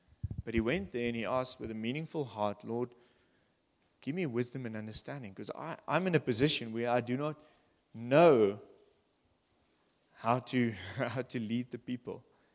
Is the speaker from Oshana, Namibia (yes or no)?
yes; Oshakati, Oshana, Namibia; also born or lived in Windhoek; I was born in Windhoek and we lived in Oshakati for 3 or 4 years.